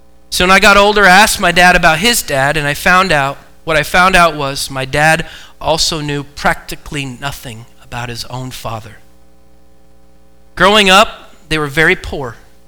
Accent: Eugene, Oregon, United States; moved away as an adult; also born or lived in Illinois; I was born in Eugene, raised in Oregon until I was 22 and graduated college. Then I moved to Illinois and became a youth pastor.

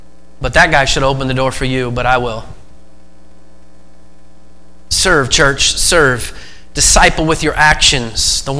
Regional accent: Oregon, United States; now in Iowa, United States; I'm thankful God called me here because I was born and raised in Oregon.

